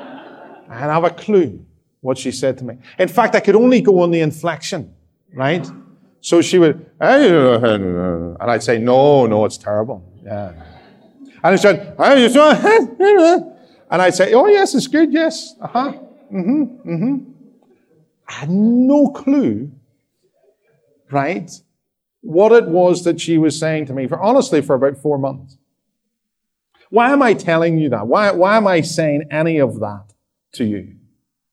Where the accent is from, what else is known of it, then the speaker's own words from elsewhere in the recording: Northern Ireland, United Kingdom; moved away as an adult; When I first went to the sunny city of Dundee and I came over from Northern Ireland, that wonderful place, and I was sent into exile in Scotland. And I came to sunny Dundee as a student, as a young, fresh-faced 18-year-old.